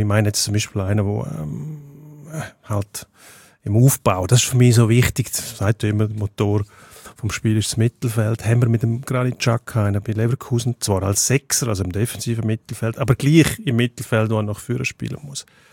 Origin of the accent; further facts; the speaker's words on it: Switzerland; als Schweizer.